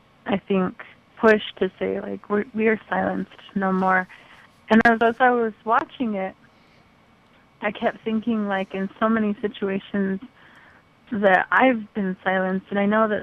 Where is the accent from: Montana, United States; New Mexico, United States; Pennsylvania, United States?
New Mexico, United States; Kirtland; I grew up in Kirtland, little old Kirtland, New Mexico